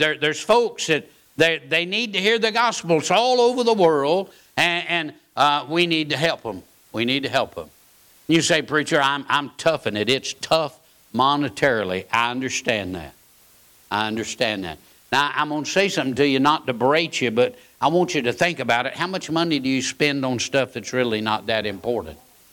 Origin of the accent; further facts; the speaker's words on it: United States; born there; I'm glad I was born in the United States.